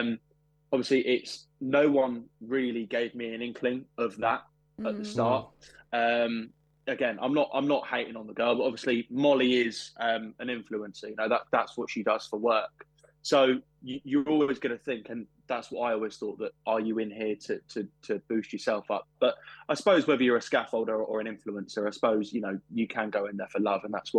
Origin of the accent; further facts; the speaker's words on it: Bedford, East of England, United Kingdom; I've not been outside of Bedford yet. So I've only been in my hometown.